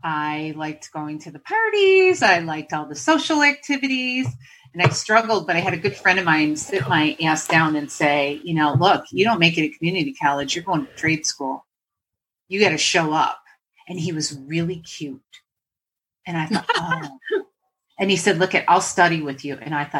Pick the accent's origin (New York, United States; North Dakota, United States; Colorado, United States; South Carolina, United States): New York, United States; I'm an Italian 100%, and I came from Western New York, the great belt of Western New York.